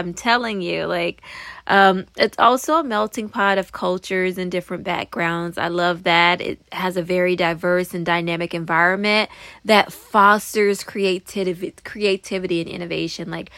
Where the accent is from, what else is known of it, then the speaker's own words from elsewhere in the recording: Florida, United States; I remember where, because I'm from Florida, and I remember when I came to New York, everyone was speaking so fast